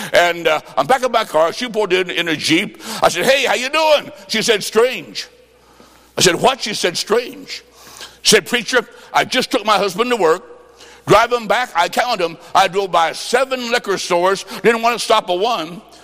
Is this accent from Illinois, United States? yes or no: yes; Illinois, United States; Ma'am, I'm from Illinois. Back there is 20 below.